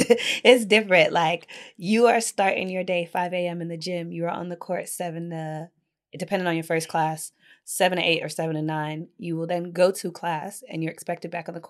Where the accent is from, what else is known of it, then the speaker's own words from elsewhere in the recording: Florida, United States; Yeah, I grew up in Central Florida, so you're in a tournament every weekend.